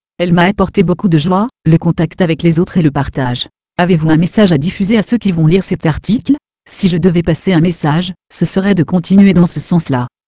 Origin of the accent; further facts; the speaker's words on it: Nouvelle-Aquitaine, France; moved away; je suis originaire des Landes. Il y a 30 ans, je suis venu poursuivre ma carrière sur l'INPOR